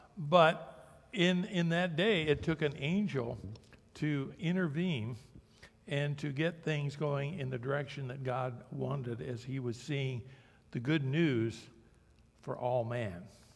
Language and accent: English; Ohio, United States; I grew up in Ohio, and I'm sure we had discrimination there in many ways. But when I got down to Nashville, Tennessee, I saw things and experienced things that was different than where I came from.